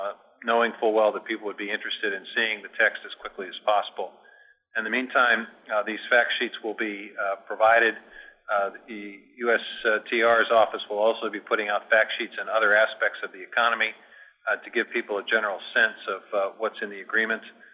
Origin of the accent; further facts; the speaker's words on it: Iowa, United States; My home state of Iowa